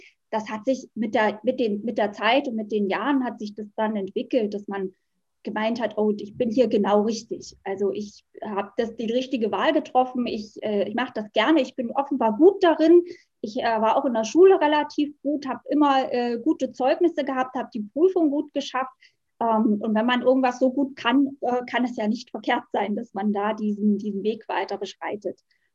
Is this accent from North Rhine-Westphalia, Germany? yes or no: no; Wittenberg, Saxony-Anhalt, Germany; Ich komme aus der schönen Lutherstadt Wittenberg, wohne und arbeite hier in der Reformationsstadt. Ich bin aus Leidenschaft Rechtsanwaltsfachangestellte, lebe mit meinem Mann und mit meinem kleinen Hund relativ zentrumsnah